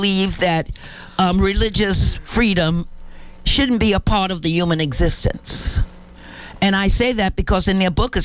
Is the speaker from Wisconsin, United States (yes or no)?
no; New York, United States; I'm from New York also, so we have a tendency to do that.